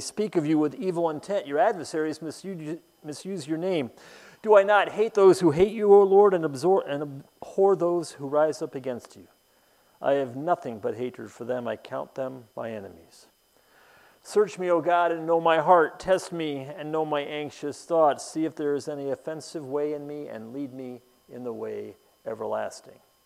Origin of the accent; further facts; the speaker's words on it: San Diego, California, United States; also born or lived in Groton, Connecticut; I was born in Groton, Connecticut, that I graduated from high school in San Diego, California